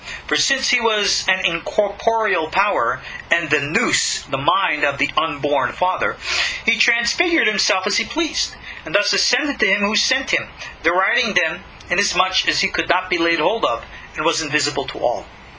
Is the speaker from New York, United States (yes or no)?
yes; New York, United States; born or raised there